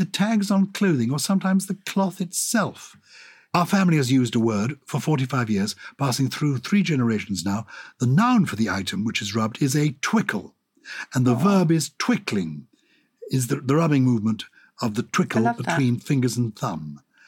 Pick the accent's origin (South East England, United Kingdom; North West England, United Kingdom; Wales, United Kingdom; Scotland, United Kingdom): Wales, United Kingdom; A word I grew up with in North Wales was mither.